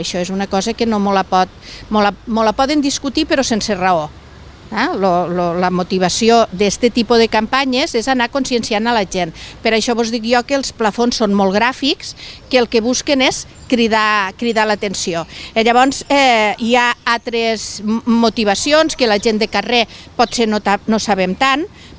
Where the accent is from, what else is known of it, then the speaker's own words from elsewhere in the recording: La Sénia, Catalonia, Spain; jo sóc de la Sénia, coincidim amb les mateixes, però per exemple, brossat, nosaltres a la Sénia li diem brull